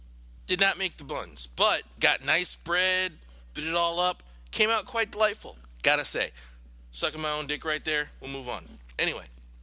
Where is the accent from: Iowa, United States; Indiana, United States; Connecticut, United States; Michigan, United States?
Connecticut, United States; one of the things about growing up in Connecticut that I remember was the 90s.